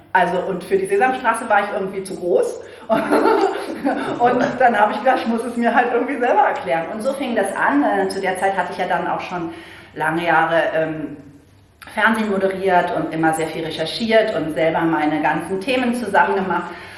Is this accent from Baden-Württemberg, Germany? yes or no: no; Berlin, Germany; ich bin in Berlin aufgewachsen